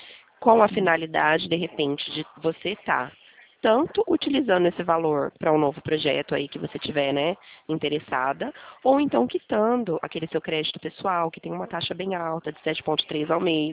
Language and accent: Portuguese; Presidente Prudente, São Paulo, Brazil; Eu sou de Presidente Prudente.